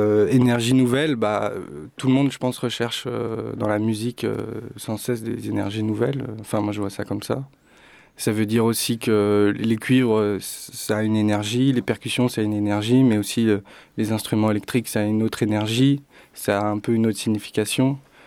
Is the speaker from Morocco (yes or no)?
no; France; le plus difficile quand on est français, c'est que on s'attaque à une musique qui est très ancrée dans la vie de tous les jours là-bas